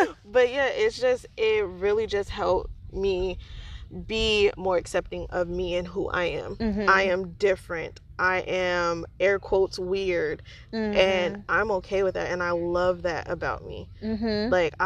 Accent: Indianapolis, Indiana, United States; So I'm from Indiana, y'all. Indianapolis.

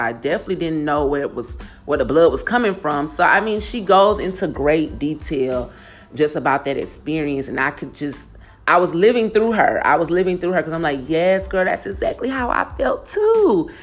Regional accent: Houston, Texas, United States; I grew up on the north side of Houston, Texas, which was considered the hood.

